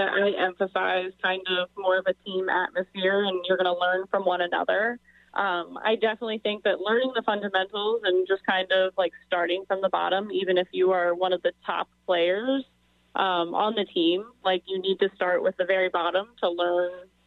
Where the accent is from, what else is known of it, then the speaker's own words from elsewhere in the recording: Mount Airy, Maryland, United States; I am a Frederick County native. I grew up right around Mount Airy area, and I went to Linganore.